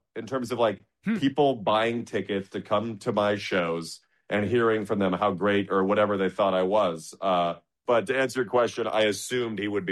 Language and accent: English; Chicago, Illinois, United States; Like, I grew up in Chicago, you know, liberal upbringing.